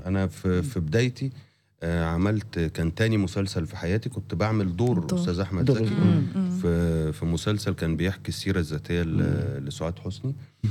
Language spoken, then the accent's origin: Arabic; Giza Governorate, Egypt; born there; من انا مولود في القاهره. في محافظه الجيزه. قريب من الاهرامات.